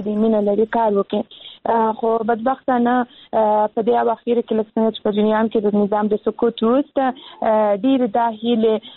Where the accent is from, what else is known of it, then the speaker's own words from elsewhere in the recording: Kandahar, Afghanistan; زه هم د کندهار ولایت څخه یم